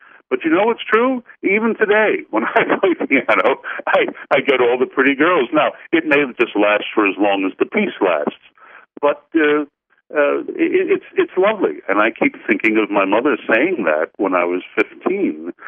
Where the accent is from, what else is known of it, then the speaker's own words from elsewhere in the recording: New York City, New York, United States; born there; I was born in New York City on September 11th. 9/11 of all days, but I came first, 1946.